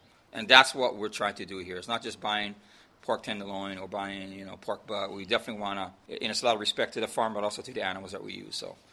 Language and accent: English; Hawaii, United States; Well, I'm from Hawaii originally, and you know, I've worked all over the world.